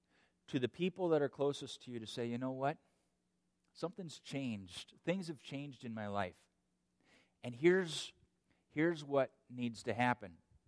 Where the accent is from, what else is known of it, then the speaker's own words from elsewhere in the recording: Minnesota, United States; now in Pennsylvania, United States; though I'm from Minnesota, to be in the midst of Pennsylvania, some 1,200 miles removed from family